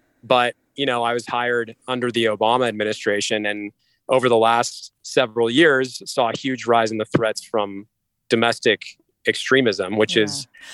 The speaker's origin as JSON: {"language": "English", "region": "California", "country": "United States", "tie": "born or raised there", "said": "Yeah, I was born and raised in the South Bay of LA County, had a family of Republicans and Democrats and spent a lot of time at my grandparents' house in Whittier, actually."}